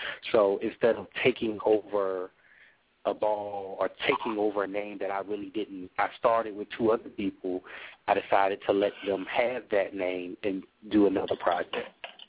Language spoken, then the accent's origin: English; South Carolina, United States; now in Charlotte, United States; But Charlotte's my home. But I'm originally from South Carolina